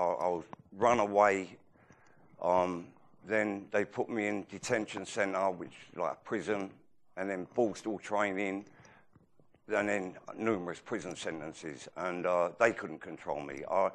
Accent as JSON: {"language": "English", "region": "London", "country": "United Kingdom", "said": "I'm from East London."}